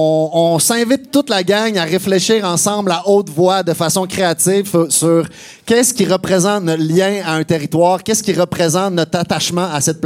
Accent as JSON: {"language": "French", "town": "Quebec City", "region": "Quebec", "country": "Canada", "tie": "born there", "said": "Je suis né à Québec. Mes parents sont d'origine bosniaque."}